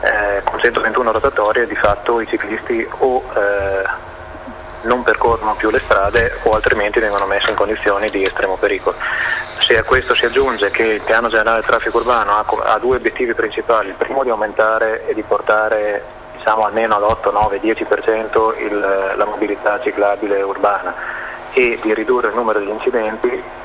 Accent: Bologna, Emilia-Romagna, Italy; non soltanto bolognese per la verità, ma siccome noi siamo di Bologna bisogna che guardiamo a Bologna

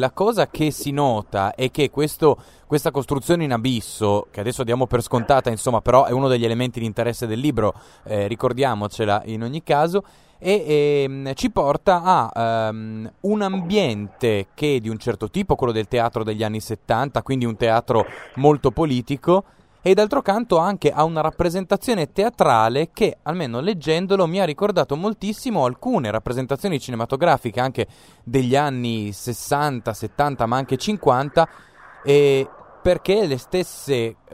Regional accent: Gorizia, Friuli-Venezia Giulia, Italy; la mia città natale, che è Gorizia.

